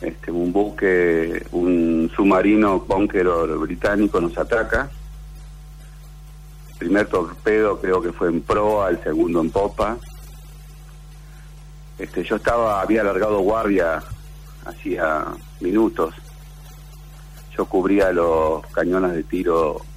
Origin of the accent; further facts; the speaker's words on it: La Banda, Santiago del Estero, Argentina; Bueno, sí, yo nací en La Banda, me crié en Villa Juana.